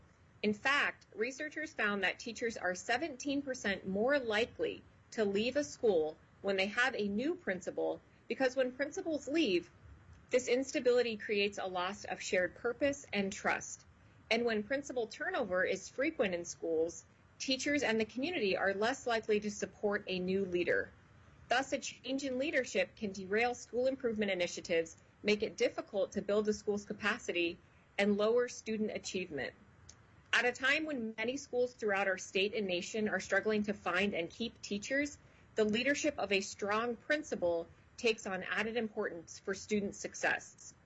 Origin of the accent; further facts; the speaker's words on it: Anchorage, Alaska, United States; I was born and raised in Anchorage and have served for 12 years in rural Alaska.